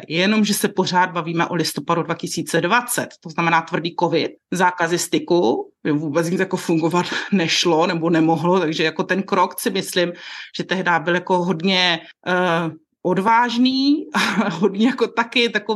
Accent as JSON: {"language": "Czech", "region": "Bohemia", "country": "Czechia", "tie": "born or raised there", "said": "Moje matka pochází ze Slovenska. Vyrůstala jsem ale teda v Čechách, mám české školy."}